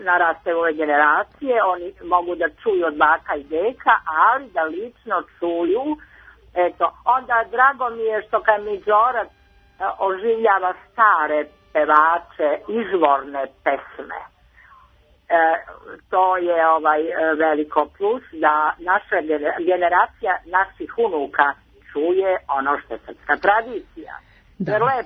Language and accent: Serbian; Sjenica, Šumadija and Western Serbia, Serbia; born there; S obzirom sam rođena u Sjenici.